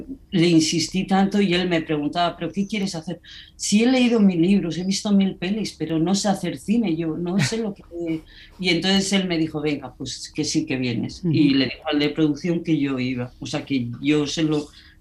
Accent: Navarre, Spain; eso que soy navarra

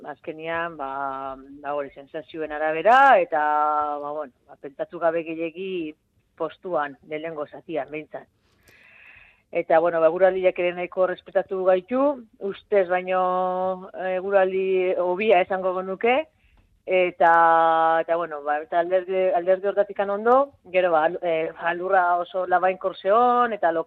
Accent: Mendaro, Basque Country, Spain; hiru aste barru hementxen nire herria, Mendaron

